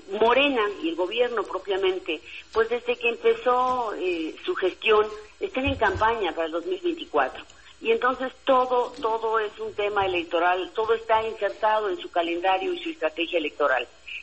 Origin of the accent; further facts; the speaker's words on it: Hidalgo, Mexico; Mira, yo soy hidalguense y llevo una carrera de más de 30 años